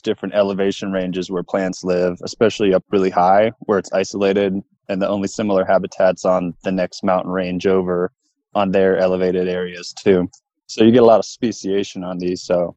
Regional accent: Cincinnati, Ohio, United States; Well, I'm from Ohio. I'm from around Cincinnati, Ohio.

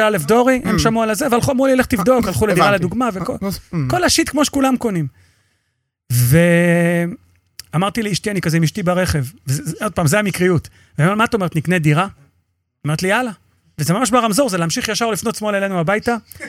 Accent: Holon, Tel Aviv District, Israel; born there; now in Petah Tikva, Israel; אני נולדתי בחולון, משקיע ברמת גן, המשרדים בנתניה, גר בפתח תקווה.

